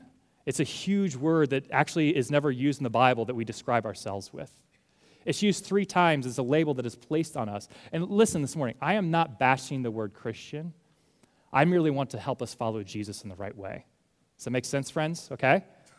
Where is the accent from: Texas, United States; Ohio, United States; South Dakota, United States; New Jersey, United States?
Ohio, United States; You know, I'm from Ohio. I know what a Buckeye is because I'm a nut.